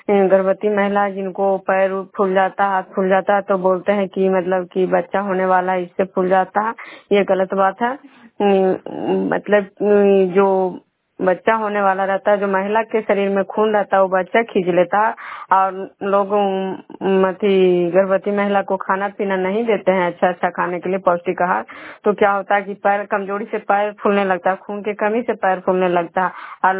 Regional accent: Bishnupur, Bihar, India; मैं बिष्णुपुर ग्राम खजरा पंचायत नालंदा जिला नहनोसा प्रखंड की निवासी हूँ।

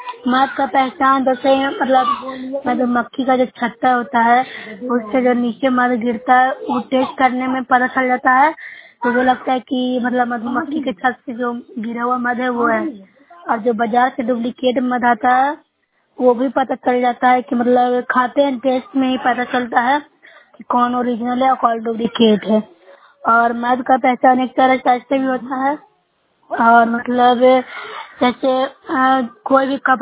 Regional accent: Bihar, India; मैं नूसा ब्लॉक से हूँ, जिला नालंदा की निवासी हूँ।

